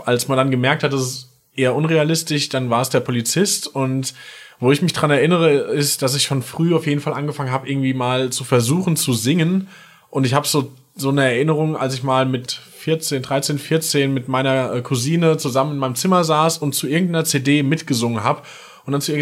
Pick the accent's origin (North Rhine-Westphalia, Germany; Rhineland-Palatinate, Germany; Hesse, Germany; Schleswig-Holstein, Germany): Hesse, Germany